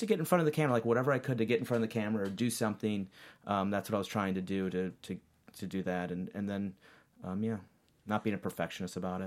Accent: Minneapolis, Minnesota, United States; moved away; I'm from Minneapolis, and it wasn't something where there were a lot of people in the entertainment business back there.

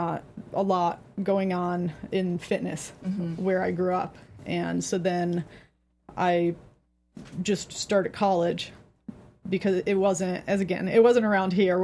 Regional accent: Pittston, Pennsylvania, United States; I grew up in Pittston, Pennsylvania. It's a small town in between Wilkes-Barre and Scranton.

